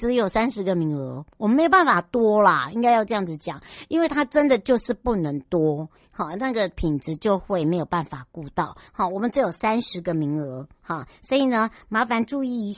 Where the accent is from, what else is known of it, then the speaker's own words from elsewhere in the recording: Taiwan; 我们要来带大家回到我的故乡花东纵谷了